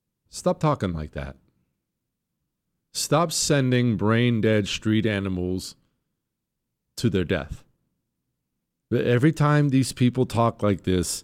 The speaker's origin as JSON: {"language": "English", "region": "Montana", "country": "United States", "tie": "born or raised there", "said": "So, you know, I grew up in Montana. Well, I moved to Montana when I was 10. I grew up in Montana."}